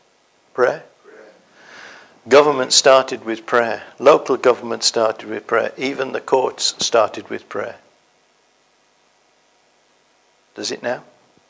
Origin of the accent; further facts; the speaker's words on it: England, United Kingdom; No, I come from England. We don't have these temples.